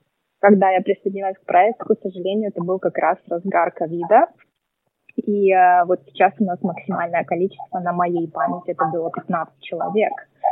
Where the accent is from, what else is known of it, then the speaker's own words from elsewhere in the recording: Stavropol, Stavropol Krai, Russia; also born or lived in Moscow; Я из Ставрополя, из города Ставрополя в России. Я какое-то время жила в Москве.